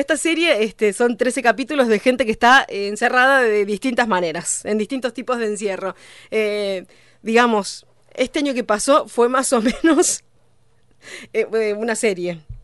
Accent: San Luis, Argentina; por ejemplo, para mí que soy de San Luis, las plataformas digitales también han acercado muchísimo al cine argentino

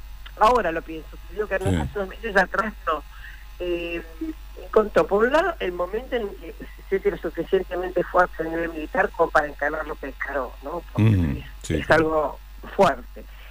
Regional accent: Argentina; nosotros lo sabemos muy bien como argentinos

